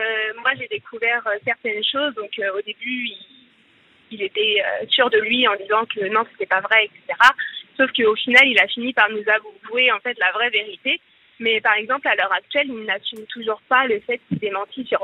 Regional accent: Noiseau, Île-de-France, France; Alors, j'ai 22 ans et je viens de Noiseau.

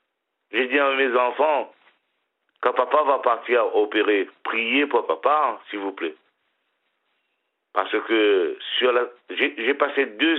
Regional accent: Réunion, France; parce que je suis réunionnais, je parle créole aussi, hein.

